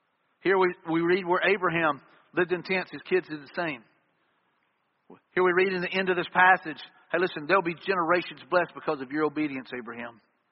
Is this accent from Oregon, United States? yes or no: no; Eight Mile, Alabama, United States; You know, that's where I grew up in Eight Mile, Alabama.